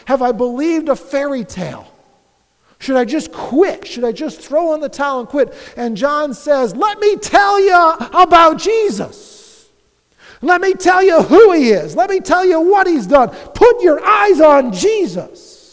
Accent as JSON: {"language": "English", "town": "Webster", "region": "New York", "country": "United States", "tie": "born or raised there", "said": "I lived in Rochester, born and raised in Webster near Rochester, and we'd have a chance to go to Lake Ontario and over to Niagara Falls."}